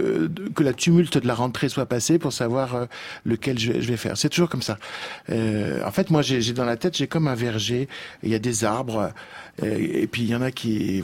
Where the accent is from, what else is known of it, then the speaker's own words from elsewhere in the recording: Lyon, Auvergne-Rhône-Alpes, France; La première fois, c'était dans ma ville natale, à Lyon.